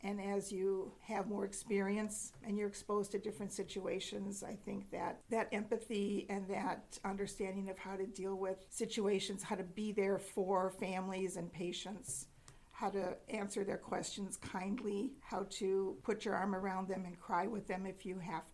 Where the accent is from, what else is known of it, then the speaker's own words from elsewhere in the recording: Milwaukee, Wisconsin, United States; My formative years, I grew up in Milwaukee, Wisconsin, a suburb of Milwaukee.